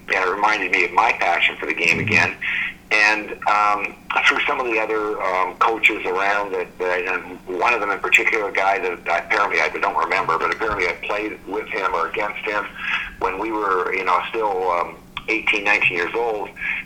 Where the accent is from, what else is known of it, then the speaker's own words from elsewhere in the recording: Trail, British Columbia, Canada; the fact that I was from Trail is probably partly why I was so passionate and determined and would not accept second place.